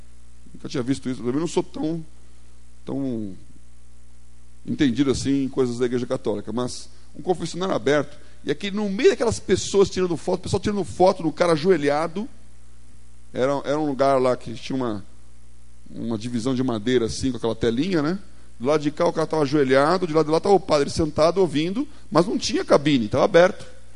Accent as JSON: {"language": "Portuguese", "region": "São Paulo", "country": "Brazil", "said": "e eu, que sou aqui do Butantã."}